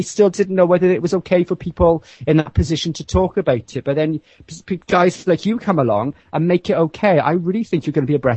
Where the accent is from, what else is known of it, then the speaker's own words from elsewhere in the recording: Wales, United Kingdom; It was I'm from South Wales, so the police department I was working with was in Wales.